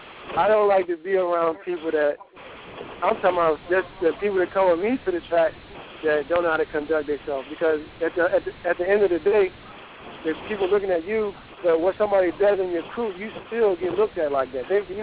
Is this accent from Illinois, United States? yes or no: no; New York City, New York, United States; A lot of people think I'm from Virginia. I'm really from New York. You know what I mean? I'm from Harlem.